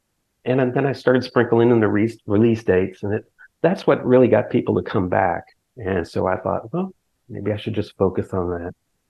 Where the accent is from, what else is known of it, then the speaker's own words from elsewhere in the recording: Ohio, United States; And then when I moved back to the States, I'm from Ohio, I just wanted to continue the music.